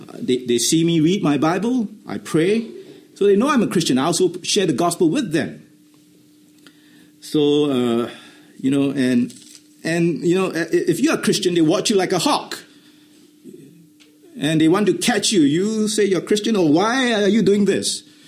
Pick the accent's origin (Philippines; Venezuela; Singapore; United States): Singapore; And so when I was being a Singaporean, I must do my national service. So when I reached 18 years old, I was conscripted.